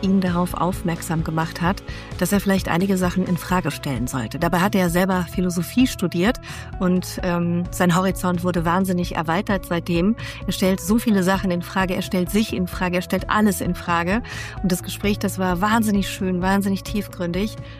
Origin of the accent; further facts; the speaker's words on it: Luxembourg; also born or lived in Düsseldorf; Und bin in Luxemburg aufgewachsen